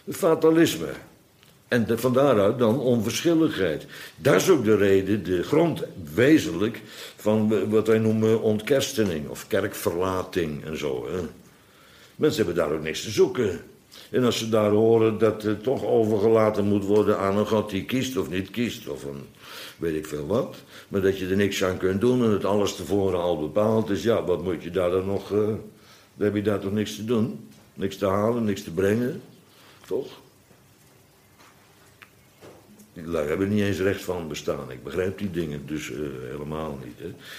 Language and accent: Dutch; Netherlands; Maar wij zijn wel Nederlanders.